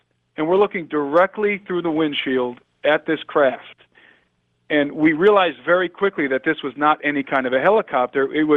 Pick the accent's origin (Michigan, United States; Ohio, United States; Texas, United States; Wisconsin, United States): Ohio, United States; Brook Park; I grew up in Brook Park, Ohio.